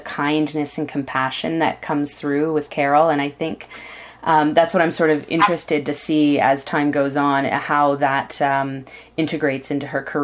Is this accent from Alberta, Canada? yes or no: no; Toronto, Ontario, Canada; And I'm from Toronto